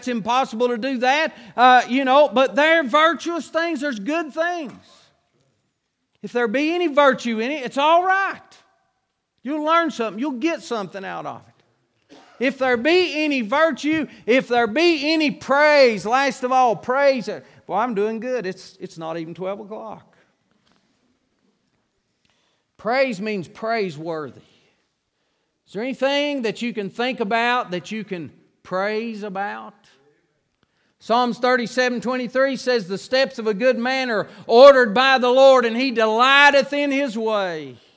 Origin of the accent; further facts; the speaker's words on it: United States; born there; I praise God that I was born in America.